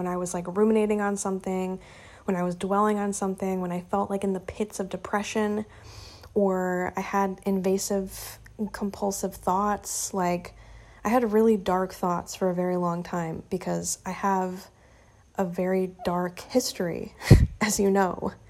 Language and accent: English; Indiana, United States; Like, I'd never left my hometown in Indiana.